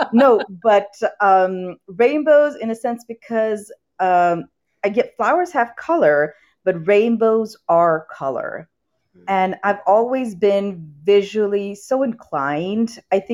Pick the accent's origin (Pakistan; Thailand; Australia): Pakistan; English is a second language; moved away as an adult; now in United States; even though I was born in the U.S., I was not raised here. I was raised all the way on the other side of the world. I was raised in Pakistan, and that's where I did my bachelor's